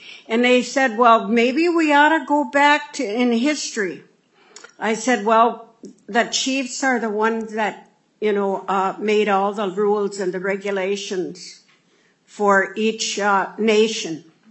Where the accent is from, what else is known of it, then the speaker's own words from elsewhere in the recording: Minnesota, United States; When I was growing up on White Earth, my mother and my family practiced the Indian culture and did their ceremonies and spiritual activities.